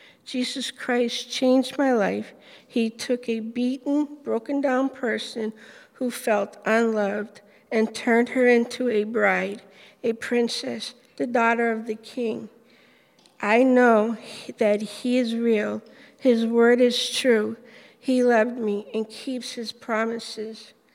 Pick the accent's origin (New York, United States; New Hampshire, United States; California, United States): New Hampshire, United States; Nashua; I come from Nashville, New Hampshire. I grew up in a Christian home and went to church